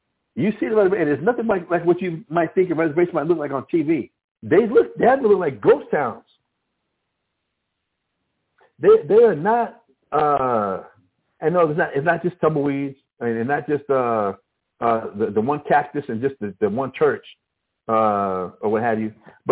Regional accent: Albuquerque, New Mexico, United States; Growing up in Albuquerque and then actually visiting a lot of the reservations around Albuquerque, I don't see the Native Americans there prospering.

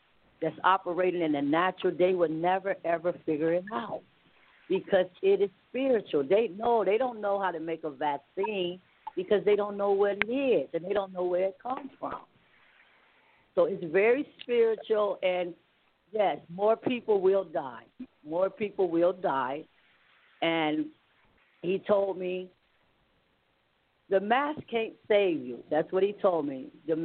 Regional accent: Columbus, Ohio, United States; I am from Columbus, Ohio

